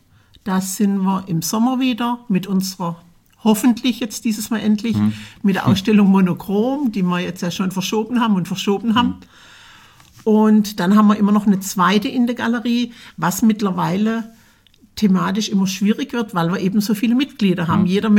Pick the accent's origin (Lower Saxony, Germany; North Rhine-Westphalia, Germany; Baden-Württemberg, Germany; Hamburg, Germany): Baden-Württemberg, Germany; Krautheim; Ich bin in Krautheim zur Schule gegangen.